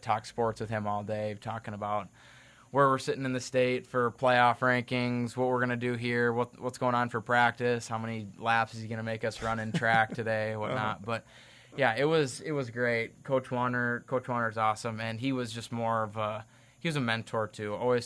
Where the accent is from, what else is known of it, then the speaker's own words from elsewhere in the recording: Aberdeen, South Dakota, United States; growing up in Aberdeen, you go to the State B tournaments and you go to camps at Northern, and you're playing in walks, and so yeah, it just being there and everyone cheering for you, it felt like home